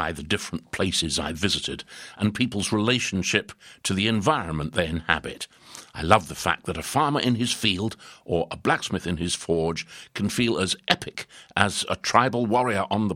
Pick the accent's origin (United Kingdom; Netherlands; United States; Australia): United Kingdom; East of England; I think growing up in Norfolk has influenced the way I shoot, the sense of open space and dramatic light that's so particular to Norfolk is something that's continued to inspire my work.